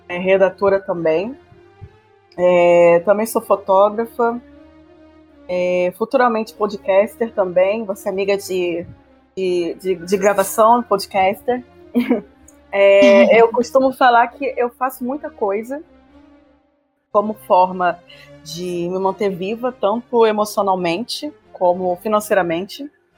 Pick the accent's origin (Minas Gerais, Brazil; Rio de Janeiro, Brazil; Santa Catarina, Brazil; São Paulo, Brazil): Rio de Janeiro, Brazil; Eu venho de um lugar que eu era moradora, me mudei recentemente, mas eu fui criada em Bangu, na Vila Aliança.